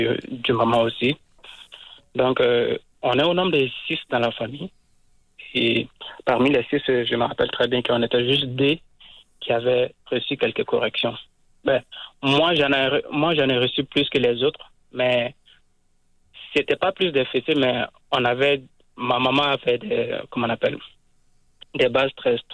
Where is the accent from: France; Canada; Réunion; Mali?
Mali; born there; Moi, je suis né au Mali.